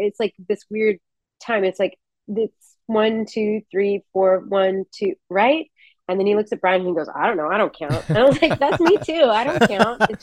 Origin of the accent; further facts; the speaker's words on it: Texas, United States; And then I grew up in Texas on top of it. It's just in the water.